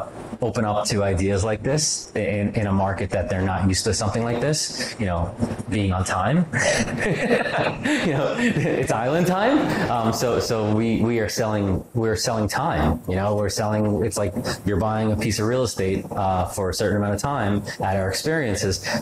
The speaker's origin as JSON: {"language": "English", "town": "Rockaway", "region": "New York", "country": "United States", "tie": "born or raised there", "said": "my hometown of Rockaway, Queens was destroyed after Hurricane Sandy"}